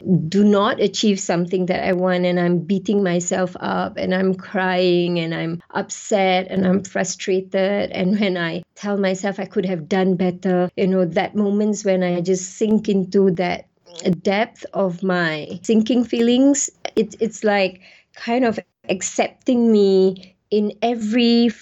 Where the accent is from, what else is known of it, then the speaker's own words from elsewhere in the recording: Singapore; also born or lived in Malaysia / Australia; So it's kind of like mixed background for me because I'm half Indian, half Malay, and then mix. It's like a very mixed breed in Singapore.